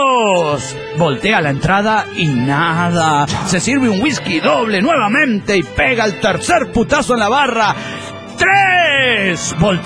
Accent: Zacatecas, Mexico; de Zacatecas.

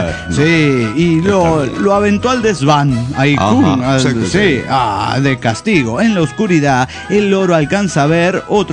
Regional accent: Río Colorado, Río Negro, Argentina; de Río Colorado, Río Negro, Argentina.

